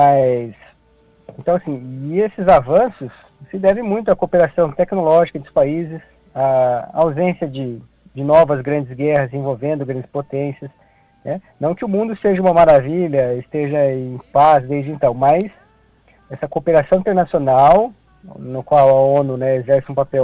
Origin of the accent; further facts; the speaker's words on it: Assis, São Paulo, Brazil; born there; Eu trabalho em Paraguaçu e em Assis, que é a cidade onde eu nasci. Assis é a cidade que é um pouco maior que da região, uhum. Tem cerca de 100 mil habitantes, né?